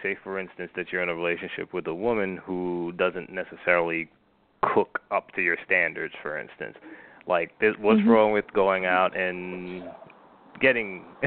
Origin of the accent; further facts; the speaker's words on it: United States; listen, I'm American